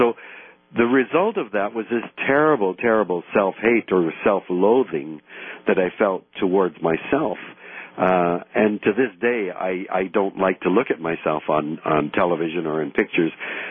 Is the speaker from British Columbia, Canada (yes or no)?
yes; British Columbia, Canada; like my parents and my sisters and me, born and raised in Canada.